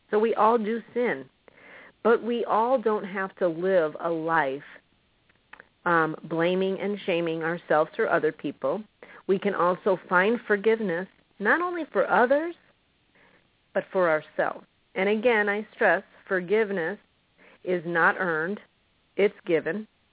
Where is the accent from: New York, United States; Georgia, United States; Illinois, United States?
Illinois, United States; La Salle; also born or lived in Princeton; I was born in Princeton, Illinois. I grew up in La Salle, Peru, and then Spring Valley area back in Illinois.